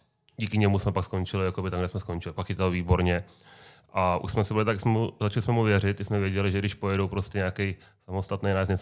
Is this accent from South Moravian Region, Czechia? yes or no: no; Plzeň, Plzeň Region, Czechia; Ne, my jsme z Plzně